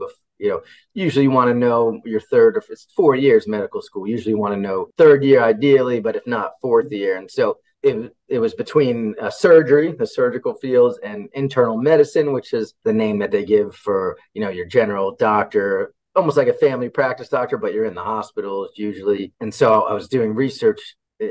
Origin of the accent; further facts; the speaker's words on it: New Jersey, United States; now in Ohio, United States; even though I live in Southern Ohio now, I've been here for about 11 years. I grew up in New Jersey, near the Jersey Shore.